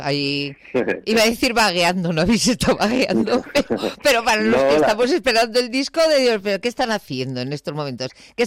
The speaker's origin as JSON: {"language": "Spanish", "region": "Basque Country", "country": "Spain", "said": "tú y yo que somos vascos"}